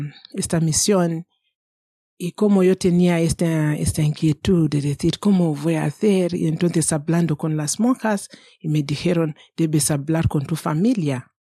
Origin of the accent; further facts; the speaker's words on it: Kamativi, Matabeleland North, Zimbabwe; Yo nací en Zimbabue, en un pueblo que se llama Kamativi, en la diócesis de Hwange, cerca de como a 200 kilómetros de las Cataratas Victoria, que son más famosas.